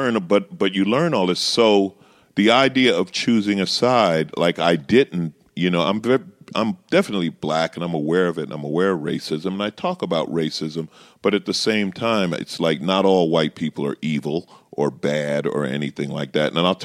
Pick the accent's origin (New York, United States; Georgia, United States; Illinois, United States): New York, United States; Queens; Yeah, I grew up in Queens. So you're around everybody.